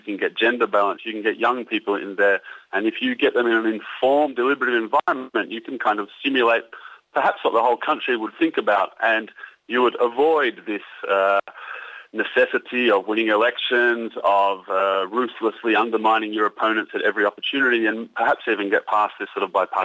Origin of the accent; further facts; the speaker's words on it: Australia; now in Hungary; I'm actually Australian.